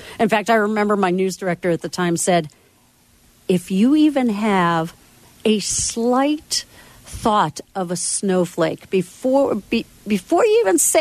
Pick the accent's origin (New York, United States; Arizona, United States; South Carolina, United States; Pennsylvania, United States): Pennsylvania, United States; And I grew up back in Pennsylvania, and we always went to the East Coast.